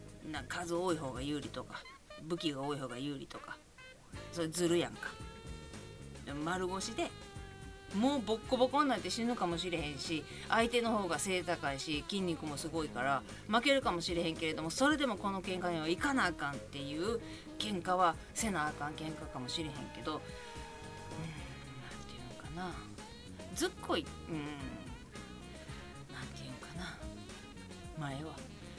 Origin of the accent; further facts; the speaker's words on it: Kansai, Japan; 関西人やからなんかおもろい漫才知ってんのかみたいな感じでふっかけてきやがって